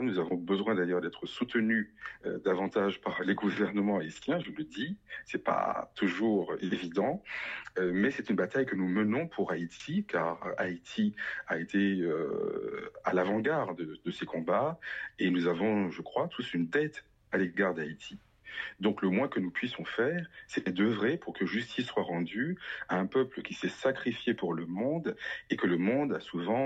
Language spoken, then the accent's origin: French; Martinique; je suis Martiniquais, donc d'origine africaine, bien entendu.